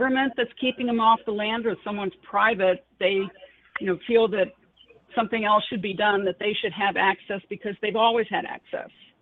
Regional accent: Cincinnati, Ohio, United States; I came from Cincinnati, but I knew that those lands out in the West were partially mine because they belong to all of us.

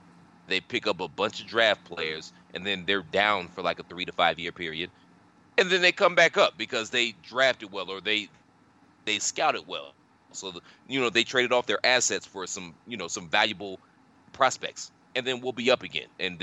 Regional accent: Cleveland, Ohio, United States; full disclosure, I'm from Cleveland. If you didn't know that, now you know.

